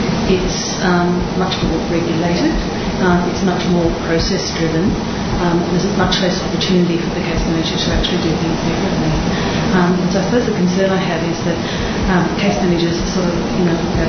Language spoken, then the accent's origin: English; New South Wales, Australia; from New South Wales, specifically.